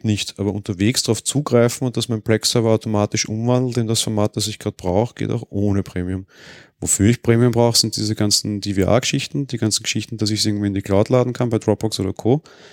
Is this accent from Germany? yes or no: no; Austria; Na, du als Deutscher nicht und ich als Österreicher nicht, aber in Spanien sind sie offensichtlich ganz stark.